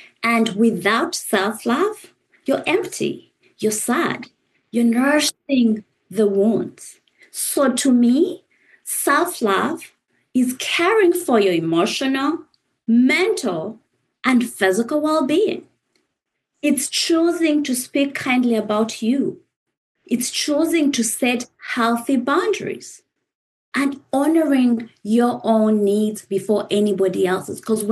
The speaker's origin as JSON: {"language": "English", "country": "Uganda", "tie": "born or raised there", "lives_now": "United States", "said": "So born and raised in East Africa, Uganda, originally from Rwanda, you're taught to be modest, to give."}